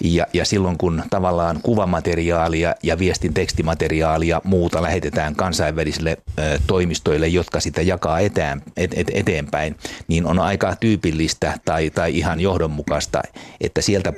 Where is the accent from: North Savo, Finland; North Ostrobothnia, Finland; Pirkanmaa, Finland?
Pirkanmaa, Finland; Virrat; Mä olen Virroilta.